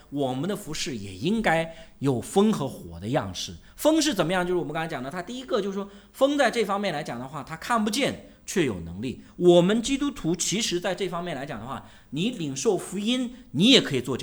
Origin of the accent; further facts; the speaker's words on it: China; 我们中国人就是，我说中国人是一个求神迹的一个民族